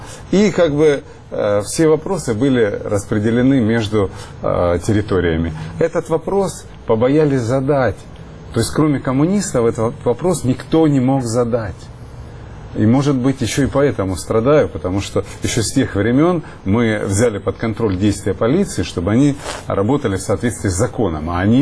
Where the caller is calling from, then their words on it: Rostov Oblast, Russia; И я задавал вопрос из Ростовской области.